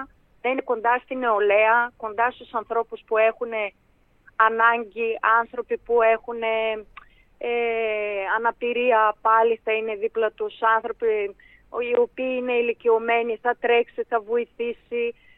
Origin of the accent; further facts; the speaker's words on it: Bulgaria; first language Greek; Και τα ελληνικά, η οποία είναι μητρική μου γλώσσα, άσχετα που έχω μεγαλώσει στη Βουλγαρία.